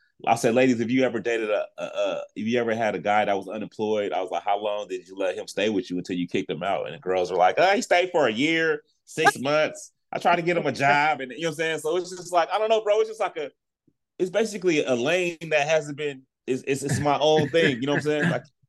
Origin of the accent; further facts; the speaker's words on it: California, United States; And a lot of guys that I grew up in the Bay Area, there are a lot of dudes are like that.